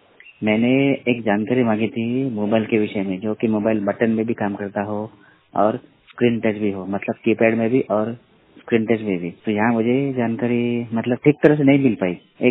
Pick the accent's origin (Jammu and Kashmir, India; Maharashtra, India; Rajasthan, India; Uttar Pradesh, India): Maharashtra, India; Yavatmal; मैं जिला यवतमाल से हूँ, महाराष्ट्र से